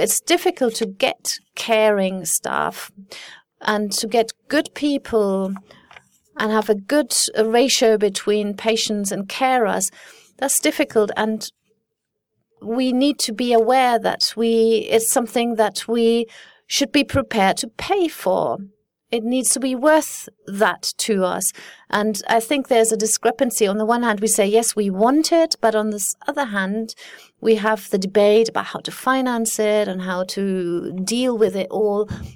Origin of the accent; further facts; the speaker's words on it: Saarland, Germany; and I come from the German-French border, from the Saarland, so I can't be suspected of not being a Francophile.